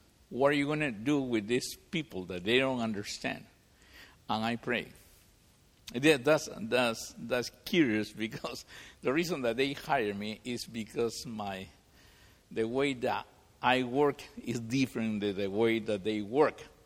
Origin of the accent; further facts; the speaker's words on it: Miami, Florida, United States; now in Sunrise, United States; I am from Miami. I live in Sunrise, Florida. I'm from Miami.